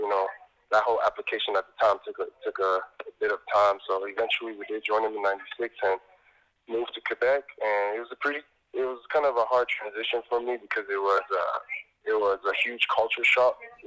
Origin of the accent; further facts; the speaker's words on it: Kinshasa, DR Congo; moved away; Yeah, so it was called Zaire, and I think they changed it pretty much before we left the Congo in '96.